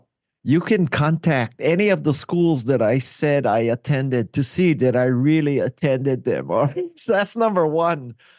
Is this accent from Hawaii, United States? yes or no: yes; Honolulu, Hawaii, United States; So I'm from Honolulu, Hawaii, a lower income part of Honolulu.